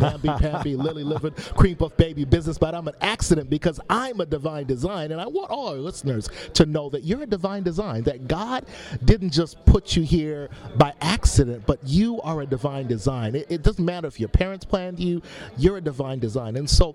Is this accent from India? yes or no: no; Western Canada, Canada; But I grew up in Western Canada, and there were a lot of Ukrainians.